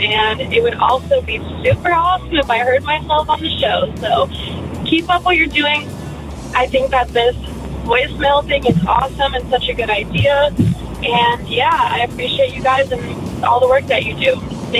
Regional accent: Phoenix, Arizona, United States; I'm from Phoenix, Arizona.

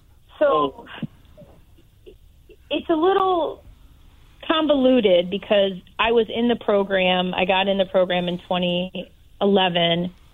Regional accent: Detroit, Michigan, United States; born there; I was born in the Detroit area, but my family is not from Detroit.

